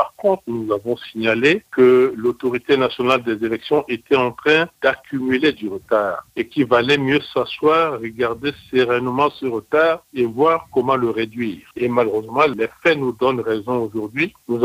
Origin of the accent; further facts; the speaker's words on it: Central African Republic; Je suis centrafricain, ne l'oubliez pas.